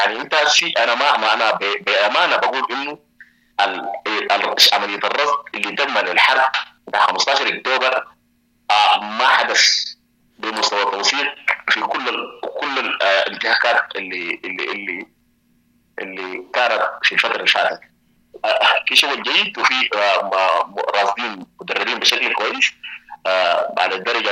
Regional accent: Sudan; نحن عندنا في السودان في أي حرب تاريخنا مليء بحروب

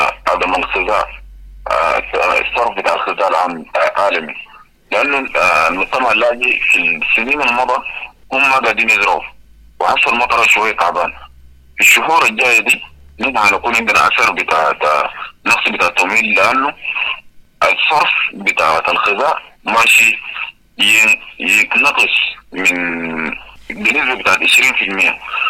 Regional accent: Sudan; now in South Sudan; نحن كسودانيين أو نحن كمجتمع لاجئ متواجد في حول العالم عموما

